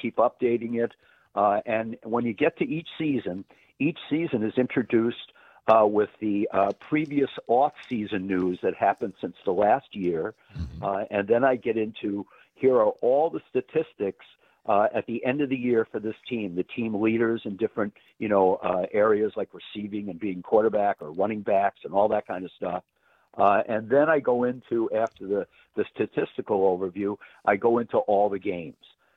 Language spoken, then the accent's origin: English; New York, United States; moved away as an adult; now in Wisconsin, United States; In fact, I'm originally from New York from way back when, came to college out here in Wisconsin and never went back.